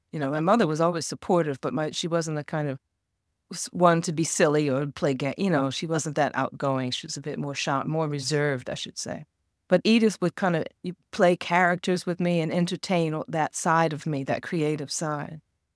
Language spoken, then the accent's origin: English; Philadelphia, Pennsylvania, United States; But growing up in West Philly as a kid, I had, I had a lot of issues with, you know, race stuff